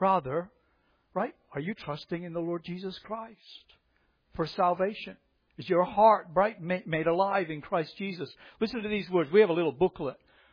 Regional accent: Scotland, United Kingdom; Being Scottish is disadvantageous because we've suffered 300 years of pain at the hands of the English.

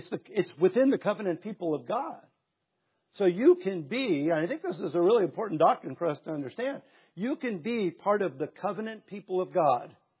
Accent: Hermosa Beach, California, United States; I grew up in it. I grew up in Hermosa Beach, right?

